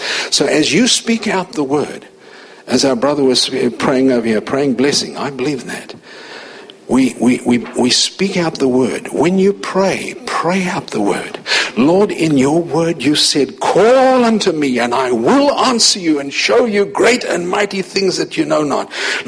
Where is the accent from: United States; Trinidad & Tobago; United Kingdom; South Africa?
South Africa; born there; Many of you know that I was born in South Africa.